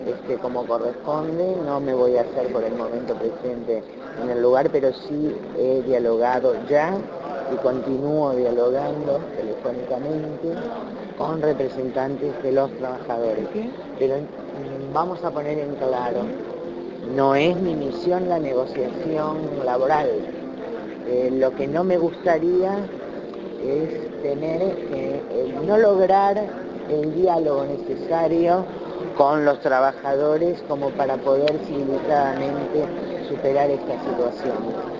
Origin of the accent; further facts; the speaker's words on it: Uruguay; estoy tratando de que razonemos como uruguayos y uruguayas y logremos el desalojo voluntario